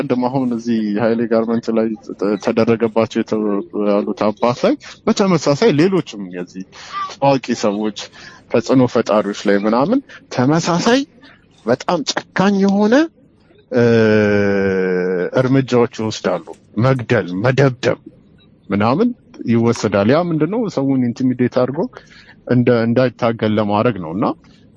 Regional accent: Addis Ababa, Ethiopia; አዲስ አበባ ነው ተወልጄ ያደኩት

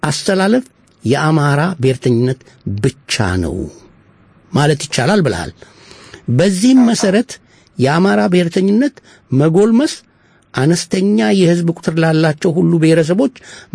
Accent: Addis Ababa, Ethiopia; ወሎዮች አበ ነው የምንለው አዲስ አበባ ባድግም

